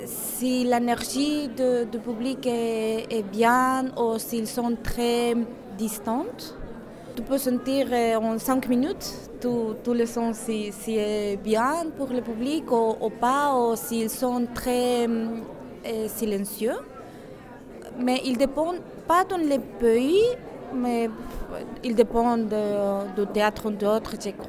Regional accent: Spain; je suis espagnole, donc j'ai vu que aussi, normalement, les représentations espagnoles, ils sont plus balletiques qu'à Belgique

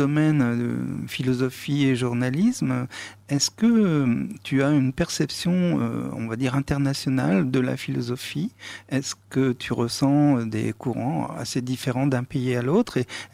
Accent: France; nous, en tant que Français, du mal à saisir le fait que d'autres fonctionnent autrement que nous

